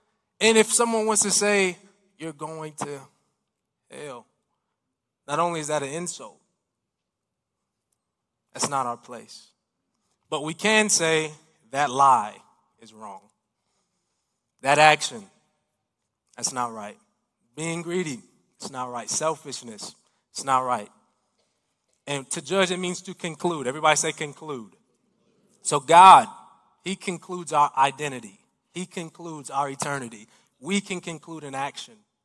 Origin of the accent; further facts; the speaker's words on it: Chicago, Illinois, United States; I grew up in Chicago, born and raised, fun fact.